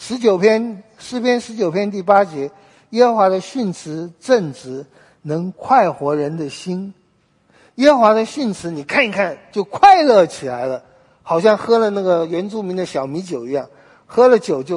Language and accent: Chinese; China; 我觉得印度人和我们中国人都很能忍耐，也就是承受邪恶肮脏的能力非常高